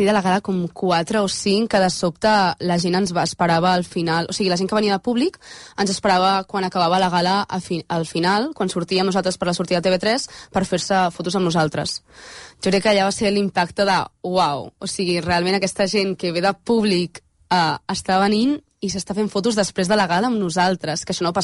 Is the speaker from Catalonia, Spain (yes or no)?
yes; Barcelona, Catalonia, Spain; Jo que sóc de Barcelona